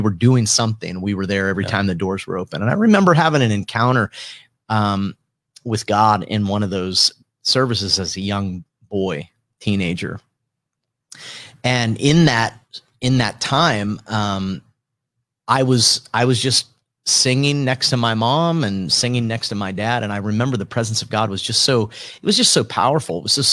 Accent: Warren, Ohio, United States; growing up in Warren, I remember when Warren was a booming metropolis. I mean, certain parts of it, and now you drive through them and there's part of it, they're not as vibrant

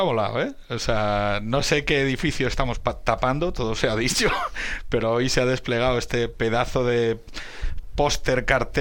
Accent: Asturias, Spain; lo cual yo, que soy asturiano, me parece hortera

